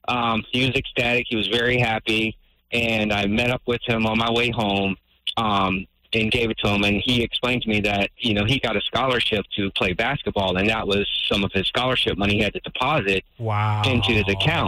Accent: Cocoa Beach, Florida, United States; moved away; also born or lived in Fort Lauderdale; Fort Lauderdale, but I was actually born and raised in Cocoa Beach.

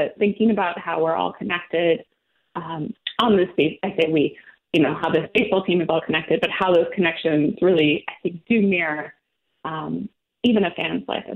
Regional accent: Seattle, Washington, United States; I grew up in Seattle and I'm a Mariners fan.

